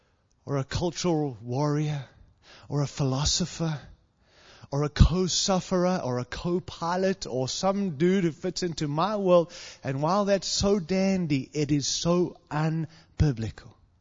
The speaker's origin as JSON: {"language": "English", "country": "Australia", "said": "I'm Australian, so we're better at rugby."}